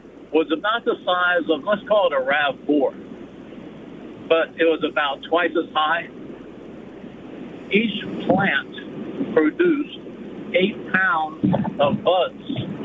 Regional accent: United States; I grew up in Montgomery County, but I have friends that went out to California when I lived out there.

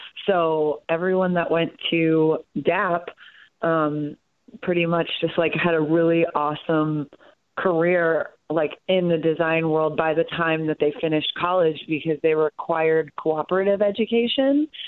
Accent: Cleveland, Ohio, United States; born there; I was born in Cleveland, Ohio.

